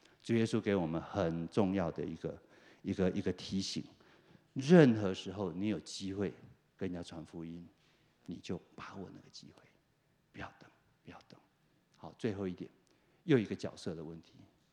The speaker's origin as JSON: {"language": "Chinese", "region": "southern Taiwan", "country": "Taiwan", "tie": "born or raised there", "said": "我在台湾长大，我们南方的人可能对稻田就 很熟悉哈。"}